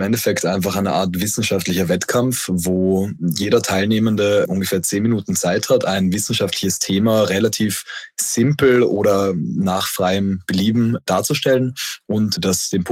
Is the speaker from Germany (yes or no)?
no; Vienna, Austria; Ich komme ursprünglich aus Wien